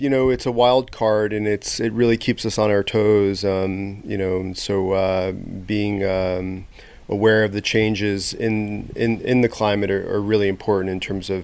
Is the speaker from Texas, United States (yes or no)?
no; New York, United States; I grew up in New York and wasn't really raised around wine